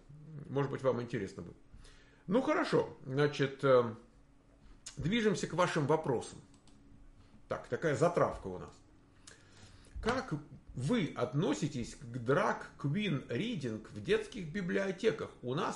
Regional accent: Moscow, Russia; born there; По факту того, что я родился в Москве.

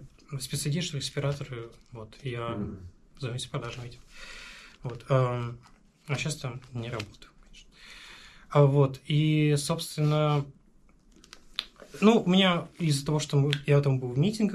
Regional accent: Saint Petersburg, Russia; born there; я родился в Санкт-Петербурге.

